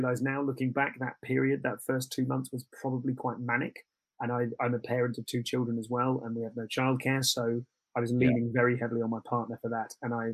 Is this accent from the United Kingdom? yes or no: yes; United Kingdom; I think I've made the mistake of being too British and too self-deprecating about my ability on the show.